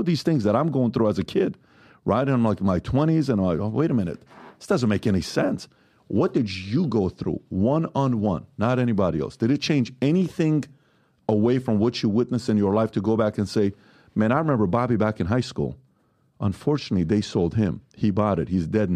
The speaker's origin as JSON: {"language": "English", "country": "Iran", "tie": "born or raised there", "said": "I grew up in Iran, and I see 10,000 men marching, flagellating their backs"}